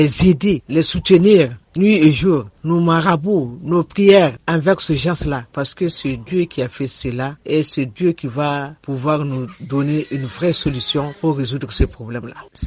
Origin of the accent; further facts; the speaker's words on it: Niger; en tant que Nigérienne, nous, on est fiers de cette alliance-là